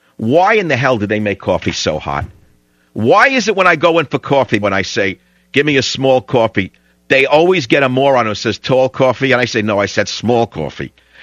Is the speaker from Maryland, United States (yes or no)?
no; New York, United States; now in San Francisco, United States; This is the type of guys I grew up with in New York, much more civilized.